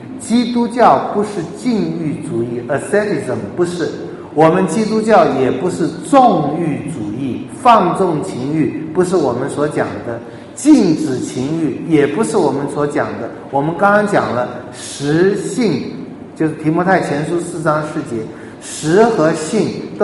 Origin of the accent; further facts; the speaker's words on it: Taiwan; 我们从小受的教育，我不知道大马是怎么样，我们受的在台湾受的教育从小就是